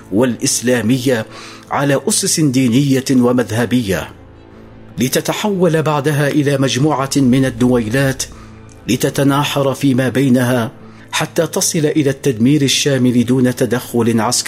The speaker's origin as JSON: {"language": "Arabic", "country": "Yemen", "said": "والعدوان على بلادنا اليمن"}